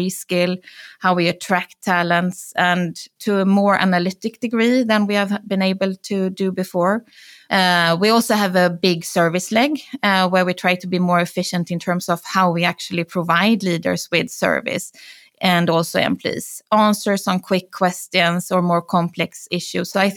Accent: Gothenburg, Västra Götaland, Sweden; English is a second language; I grew up in Gothenburg here in Sweden.

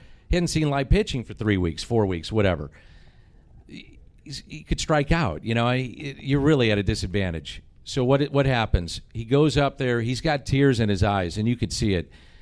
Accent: St. Louis, Missouri, United States; I'm from St. Louis, I mentioned.

